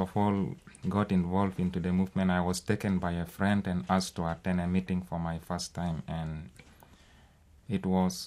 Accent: South Sudan; English is a second language; I am from South Sudan, as already you put it. I was from Sudan, but last year I became a South Sudanese after the referendum.

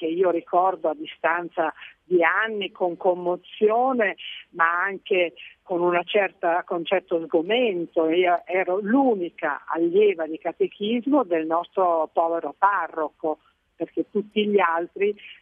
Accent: Hungary; io sono nata e cresciuta in Ungheria durante la guerra, e poi abbiamo anche vissuto i primi anni dello stalinismo

